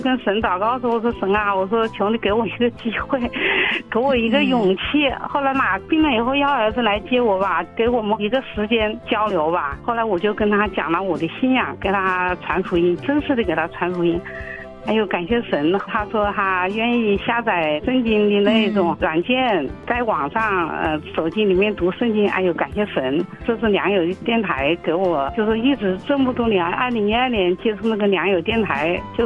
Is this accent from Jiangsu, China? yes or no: no; Hubei, China; 我是湖北的